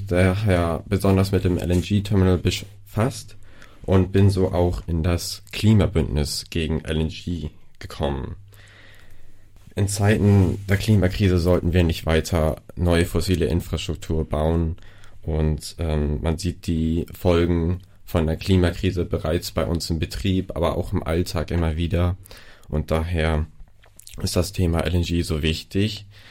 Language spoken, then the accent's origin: German; Stade, Lower Saxony, Germany; now in Bochum, Germany; bin 19 Jahre alt und derzeit Student in Bochum. Ich komme aus Stade, habe dort bis vor wenigen Wochen noch auf einem Obstbetrieb gelebt.